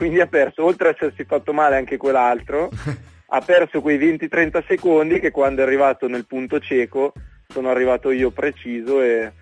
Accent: Como, Lombardy, Italy; Sì, sì, sono di Como io, infatti siamo abbastanza vicini.

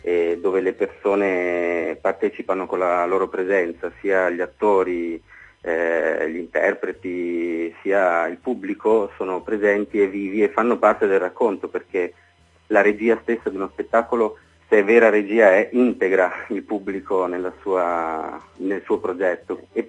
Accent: Piedmont, Italy; Poi ho fatto un corso di teatro a Vercelli, io sono piemontese

